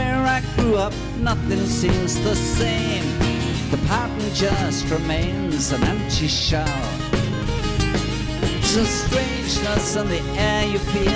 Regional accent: England, United Kingdom; It's what I grew up doing in England.

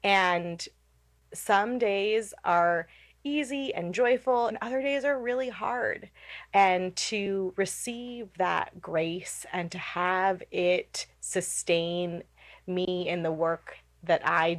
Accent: United States; As an American, to know that when he studied theology, there were women in his classroom, right?

